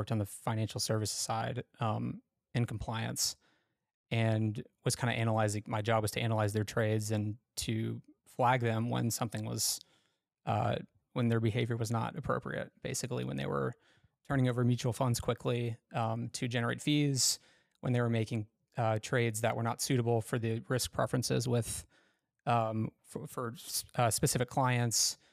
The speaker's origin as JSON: {"language": "English", "town": "Louisville", "region": "Kentucky", "country": "United States", "tie": "born or raised there", "said": "So born and raised in Louisville"}